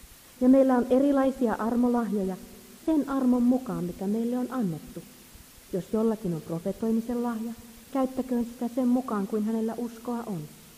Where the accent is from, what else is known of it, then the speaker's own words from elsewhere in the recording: Häme, Finland; Kun olen Suomesta ja Hämeestä, en rohkaise.